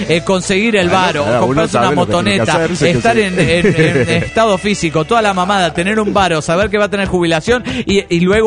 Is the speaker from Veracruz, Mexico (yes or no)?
no; León, Guanajuato, Mexico; Soy el autista de León, Guanajuato, México.